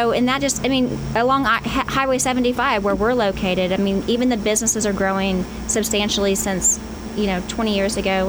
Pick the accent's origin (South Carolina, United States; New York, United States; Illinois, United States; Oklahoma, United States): Oklahoma, United States; Bartlesville; So I was born and raised in Bartlesville.